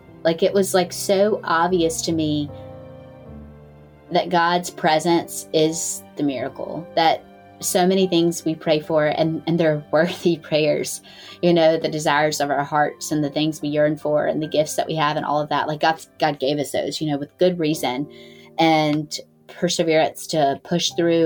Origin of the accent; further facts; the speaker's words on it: Greenville, North Carolina, United States; I am from Greenville, North Carolina.